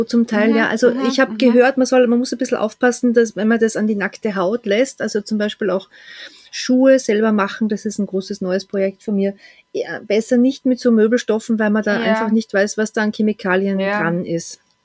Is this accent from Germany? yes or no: no; Austria; Bei uns in Österreich